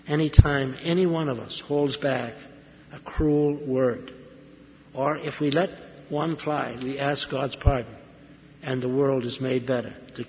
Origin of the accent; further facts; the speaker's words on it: Massachusetts, United States; When I was a lad growing up outside of Boston, we never locked the door at night.